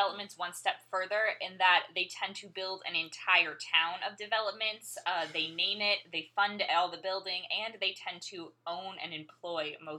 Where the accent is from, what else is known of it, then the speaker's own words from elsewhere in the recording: Massachusetts, United States; Because we're from Massachusetts, anything under New Jersey we lose interest in.